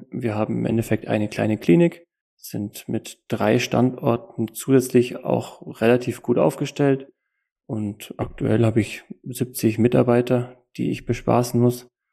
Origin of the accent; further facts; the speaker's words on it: Kempten, Bavaria, Germany; komme aus dem Allgäu in Kempten